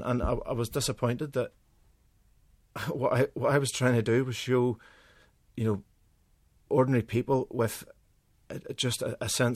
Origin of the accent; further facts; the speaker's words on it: Glenarm, Northern Ireland, United Kingdom; also born or lived in Larne; I love Larne. I was born there and I grew up in Glenarm and I do love the place